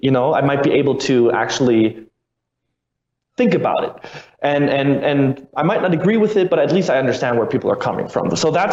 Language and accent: English; Germany; in German, which is where I'm from Germany, means giant battle.